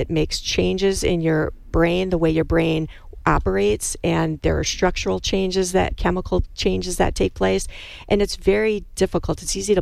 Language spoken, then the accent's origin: English; Milwaukee, Wisconsin, United States; Well, actually, I'm not from the area. I grew up and was born and raised in Milwaukee.